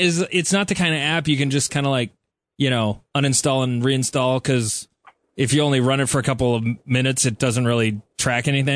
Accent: Beresford, South Dakota, United States; I grew up in Beresford where the city owned pretty much every utility there was.

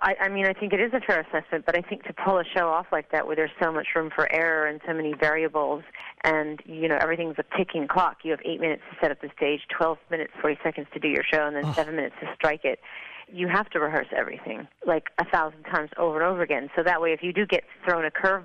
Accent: New York, United States; I wanted the Giants to win. I'm a New Yorker.

